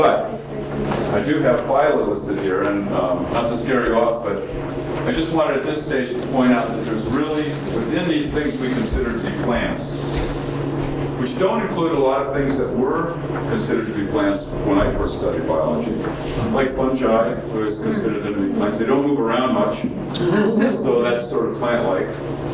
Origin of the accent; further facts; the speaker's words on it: New England, United States; I knew the trees, and I came from New England.